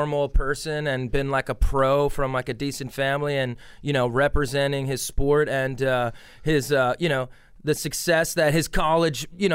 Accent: New Jersey, United States; also born or lived in Brooklyn, New York; You know, you grow up I'm from Brooklyn, grew up in New Jersey.

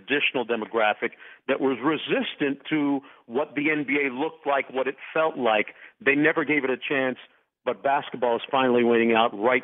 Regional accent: Toronto, Ontario, Canada; When I grew up in Toronto

